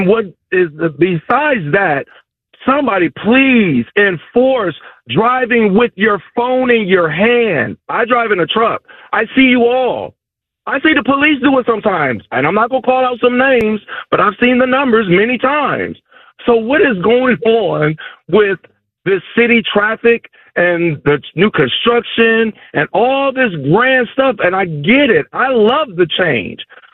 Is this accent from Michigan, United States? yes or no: no; Cleveland, Ohio, United States; now in Columbus, United States; I'm from Cleveland, Ohio, and we drive completely different up there because we know how to drive in the snow and the slush and the rain running from the side or up and down.